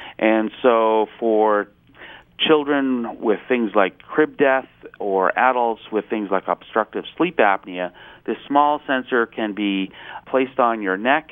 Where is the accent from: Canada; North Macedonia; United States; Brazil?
Canada; a home team for me being a Canadian